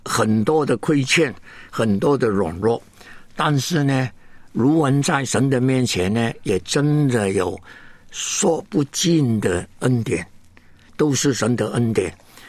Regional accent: Hong Kong; born there; 我呢是香港出生的，根本没有回过乡下的

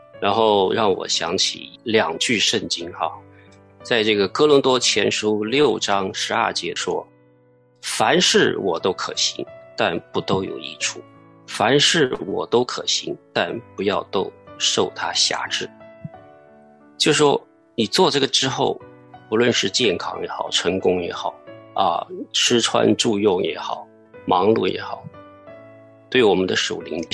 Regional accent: China; 因为我们中国人对孩子的成绩啊、读书读哪个学校非常的重视哈

